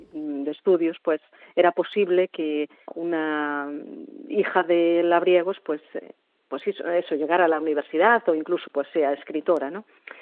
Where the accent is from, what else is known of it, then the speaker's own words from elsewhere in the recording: Galicia, Spain; first language Galician; Spanish is a second language; mi lengua materna es el gallego y, por lo tanto, es mi lengua de creación, de pensamiento, es en la que vivo y la lengua en la que sueño y en la que estoy criando a mi hija.